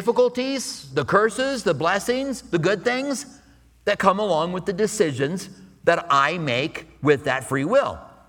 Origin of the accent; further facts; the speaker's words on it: Clinton, Iowa, United States; people from Iowa, which is where I'm from, I was born in Clinton, Iowa